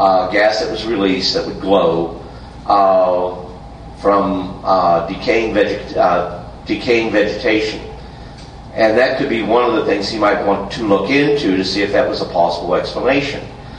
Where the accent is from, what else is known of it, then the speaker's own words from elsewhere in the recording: Roswell, New Mexico, United States; Now, I come from Roswell, New Mexico. You'd think we'd know what a weather balloon looks like.